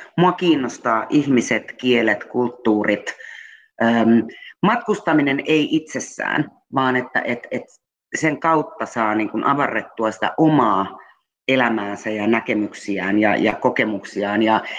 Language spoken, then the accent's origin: Finnish; Espoo, Uusimaa, Finland; Ja sitten sieltä mä päädyin takaisin etelään, josta mä oon tietysti Tapiolasta kotoisin